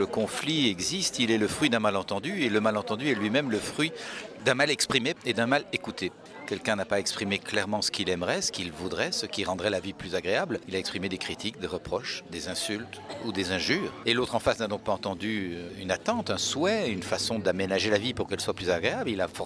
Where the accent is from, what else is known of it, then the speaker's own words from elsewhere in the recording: Belgium; je suis belge